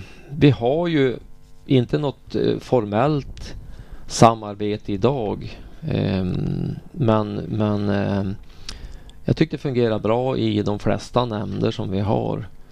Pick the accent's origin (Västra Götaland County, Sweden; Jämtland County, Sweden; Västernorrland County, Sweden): Västernorrland County, Sweden; Mellansel; Jag kommer ju från Mellansel och vi har ju haft invandring från Finland och Norge och andra länder redan på 60-talet.